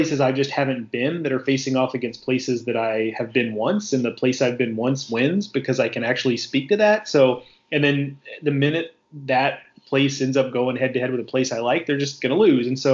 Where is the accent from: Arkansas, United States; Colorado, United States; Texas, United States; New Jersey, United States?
Texas, United States; Part of that is emotional. I am a Texan after all.